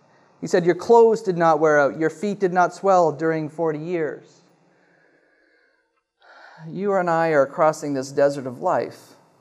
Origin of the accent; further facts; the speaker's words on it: Canada; I know I feel pretty good as a Canadian